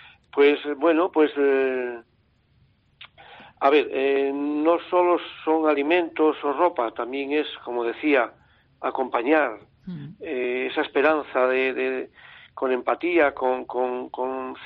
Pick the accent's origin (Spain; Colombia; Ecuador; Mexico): Spain; Turcia, Castile and León; now in Benavides, Spain; Yo ahora vivo en Benavides, desde hace muchos, muchos años, pero yo soy natural de Turcia